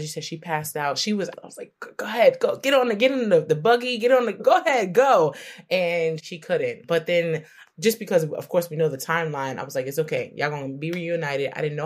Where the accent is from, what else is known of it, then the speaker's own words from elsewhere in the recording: New York, United States; And I'm a New Yorker.